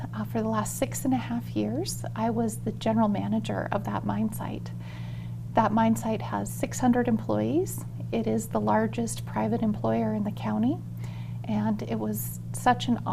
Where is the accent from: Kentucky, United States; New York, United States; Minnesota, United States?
Minnesota, United States; Ely; I moved away from Ely after I graduated, went to college, and then pursued some other career opportunities. But Ely kept calling my name.